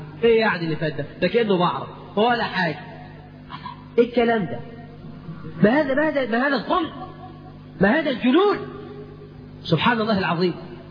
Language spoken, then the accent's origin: Arabic; Egypt; بلدنا مصر